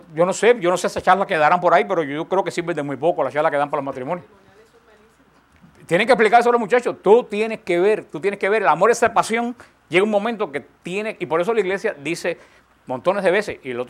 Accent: Cuba; moved away; cuando vine de Cuba en el año 80.

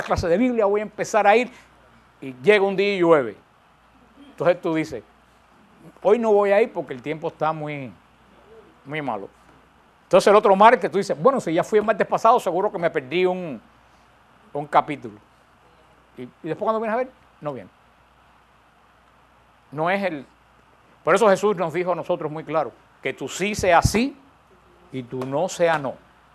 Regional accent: Cuba; Y yo en mi pueblo, en Cuba, y me imagino que muchos pueblos, yo notaba desde que era muchacho siempre eso

